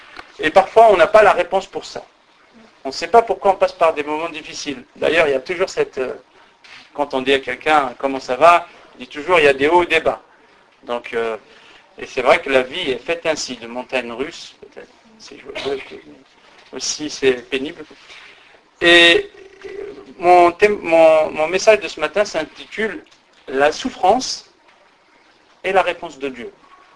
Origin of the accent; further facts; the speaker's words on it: Kabylie, Algeria; Il y a un dicton chez nous, je suis originaire de Kabylie